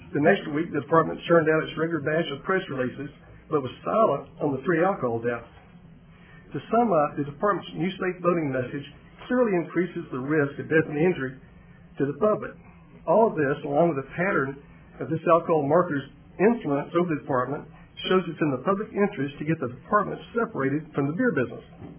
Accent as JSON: {"language": "English", "town": "Tyler", "region": "Texas", "country": "United States", "said": "from Tyler. I'm a lifelong Texas fisherman, boater, and hunter."}